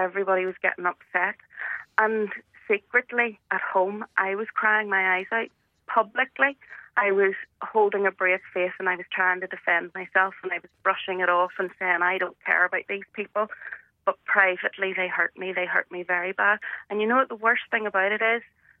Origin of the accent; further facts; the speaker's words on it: Belfast, Northern Ireland, United Kingdom; I'm from the Shore Road in Belfast, and I was called a Millie. I was teased for having a common accent.